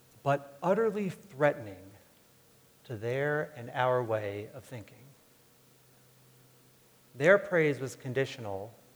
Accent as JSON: {"language": "English", "region": "New York", "country": "United States", "tie": "born or raised there", "said": "I remember I grew up outside of New York City, so all the New York sports media."}